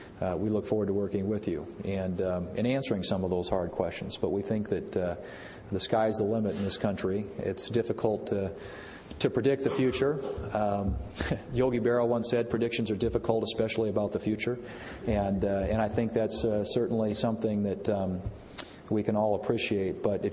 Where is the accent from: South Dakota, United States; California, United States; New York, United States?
South Dakota, United States; Murdo; in that small town of 600 people that, to me, the world sort of began and end at the city limits of my hometown of Murdo, South Dakota.